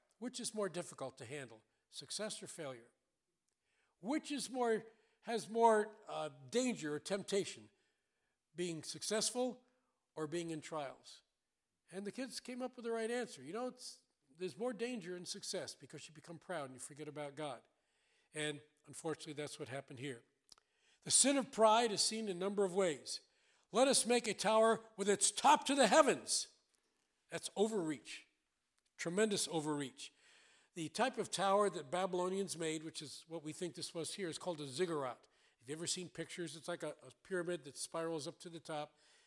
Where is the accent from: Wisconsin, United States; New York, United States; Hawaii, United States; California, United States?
New York, United States; New York City; born there; I was born in New York City, but I'm glad I didn't grow up there.